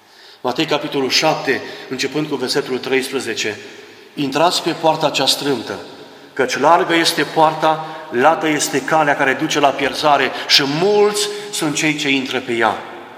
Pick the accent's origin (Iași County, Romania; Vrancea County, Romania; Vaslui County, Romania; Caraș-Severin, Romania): Caraș-Severin, Romania; Oravița; când eram copil la Oravița, în județul Cara Severin.